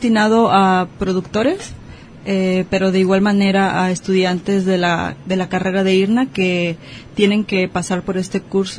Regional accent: Cuautla, Jalisco, Mexico; estudiante de IRNA y vengo del municipio de Cuautla, Jalisco.

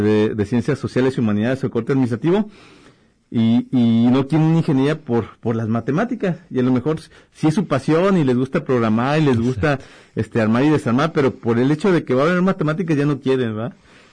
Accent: Mexico; nuestra ideología como mexicanos siempre nos bombardean desde la primaria o la secundaria

